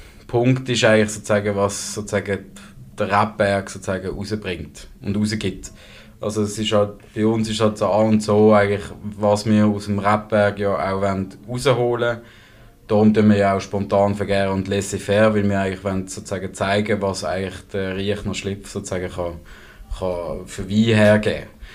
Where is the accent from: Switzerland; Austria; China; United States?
Switzerland; Neuchâtel; also in Neuchâtel, wo ich aufgewachsen bin.